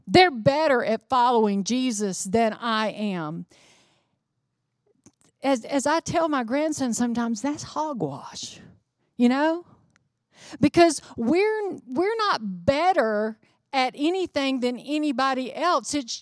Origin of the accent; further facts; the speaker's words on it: United States; You know, being an American, being an ignorant American of the rest of the world.